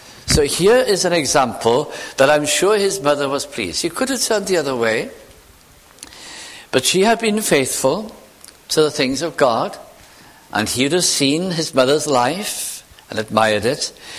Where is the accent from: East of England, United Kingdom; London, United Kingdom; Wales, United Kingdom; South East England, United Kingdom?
Wales, United Kingdom; Like I could say, I am Welsh, but that's not all.